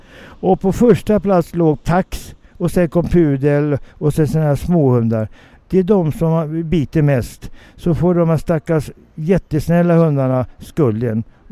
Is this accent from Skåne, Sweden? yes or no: no; Stockholm, Stockholm County, Sweden; Jag kommer från Stockholm. Jag är en riktig stockholmare, som det heter. Jag är inte inflyttad. Jag föddes på Söder.